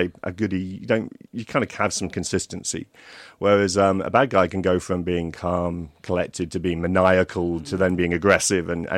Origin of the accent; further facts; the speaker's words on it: United States; accent: American; I don't want to expose the early morning public to my American accent.